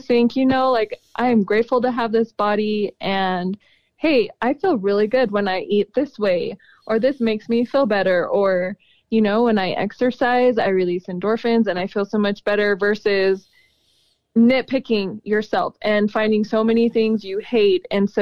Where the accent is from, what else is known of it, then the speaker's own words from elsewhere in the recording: Salt Lake City, Utah, United States; I didn't grow up here. I grew up in Salt Lake City.